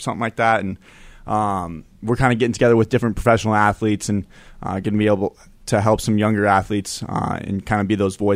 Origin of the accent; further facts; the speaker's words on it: Denver, Colorado, United States; I'm from Denver. And so at the time, I was a really big Broncos fan.